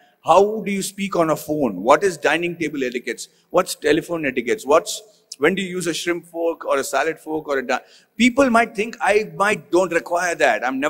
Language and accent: English; Jamshedpur, Jharkhand, India; Because I am from Jamshedpur, from the Tata steel town.